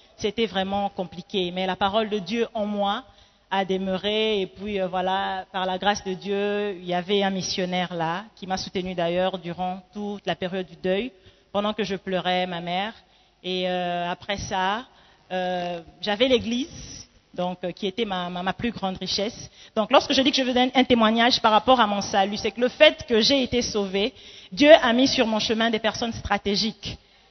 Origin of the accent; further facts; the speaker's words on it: Libreville, Estuaire, Gabon; also born or lived in Democratic Republic of the Congo; Je suis congolaise d'origine, donc la RDC. Toro, Toro, toujours. Mais j'ai grandi au Gabon.